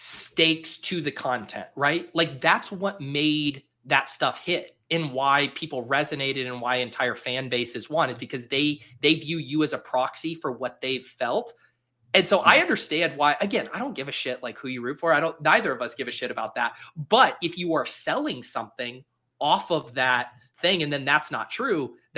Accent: Denver, Colorado, United States; moved away; also born or lived in San Diego; So I grew up in Denver, you know, enjoyed the Broncos. And when I moved to San Diego, I dug my heels in.

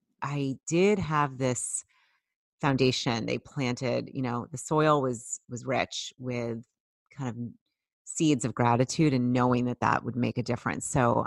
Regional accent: Boston, Massachusetts, United States; I grew up in the Boston area, and my dad, it was like a crisp autumn day, and my dad took me to nursery school.

